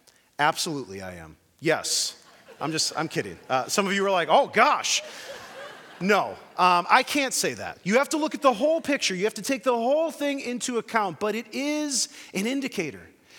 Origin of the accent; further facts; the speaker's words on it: United States; Like, I love being an American, but part of being an American is sort of this anti-disestablishment idea